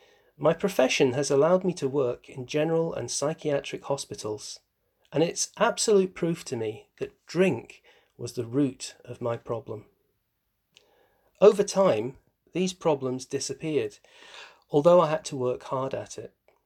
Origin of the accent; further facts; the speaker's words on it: Dundee, Scotland, United Kingdom; born there; I'm an alcoholic from Dundee in Scotland. I was born in Dundee in a single end, which is one room. Six of us in one room.